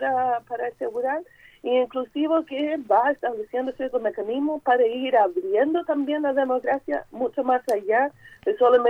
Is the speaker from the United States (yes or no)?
yes; United States; soy de Estados Unidos